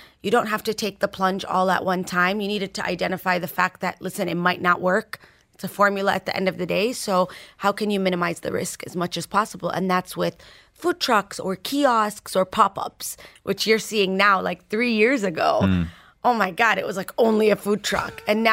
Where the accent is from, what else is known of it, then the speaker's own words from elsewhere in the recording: United States; like, where I grew up in the States, it's totally normal to walk into your local taqueria